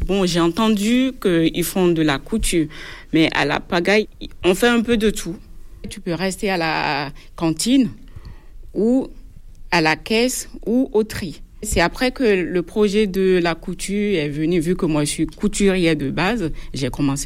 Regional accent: Benin; now in France; je suis couturière, j'ai 38 ans, je suis béninoise. J'ai travaillé dans la couture pendant 15 ans et ça fait 5 ans que je suis en France

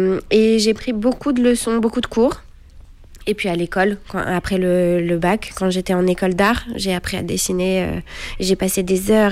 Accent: Paris, Île-de-France, France; born there; j'ai 36 ans, je suis née à Paris et je vis encore à Paris.

